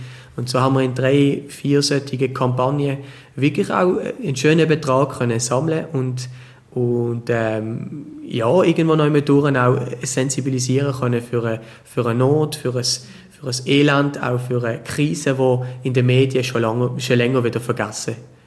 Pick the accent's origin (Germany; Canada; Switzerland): Switzerland; gerade als Schweizer, als Schweizerin